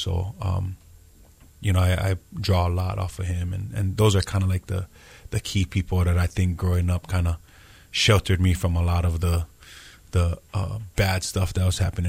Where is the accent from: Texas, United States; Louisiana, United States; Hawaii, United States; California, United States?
Hawaii, United States; Kaneohe; I grew up split time. My parents got divorced when I was about five, so actually grew up right here, Marite in the housing, and then also in Kaneohe.